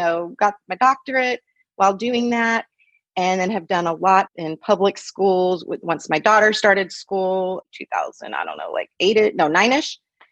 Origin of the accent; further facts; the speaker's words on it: the South, United States; when I was in second grade, growing up in the South after the Civil Rights Movement